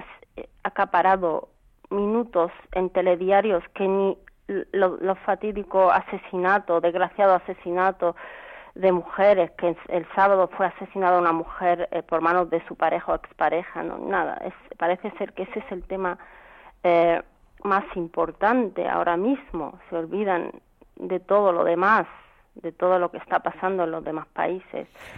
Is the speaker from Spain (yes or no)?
yes; Spain; Las mujeres que vivimos en Occidente, somos españolas, europeas y musulmanas.